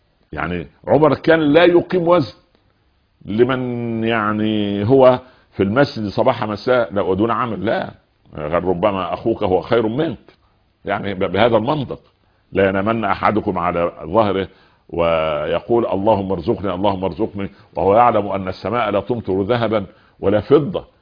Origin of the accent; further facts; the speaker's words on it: Upper Egypt, Egypt; ونحن أطفال صغار في قريتنا في صعيد مصر.